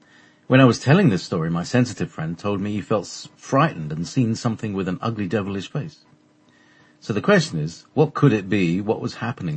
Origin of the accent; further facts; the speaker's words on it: Sweden; Sweden. I'm from Sweden.